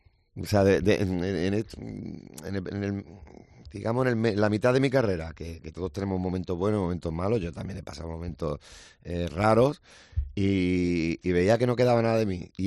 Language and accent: Spanish; Cartagena, Region of Murcia, Spain; also born or lived in Melilla; así que soy murciano, cartagenero, melillense